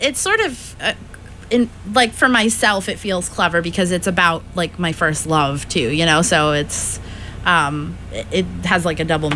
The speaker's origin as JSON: {"language": "English", "region": "Florida", "country": "United States", "tie": "born or raised there", "lives_now": "Boston, United States", "said": "I think when you grow up in one place, you know, and you don't see much of the world outside of that place"}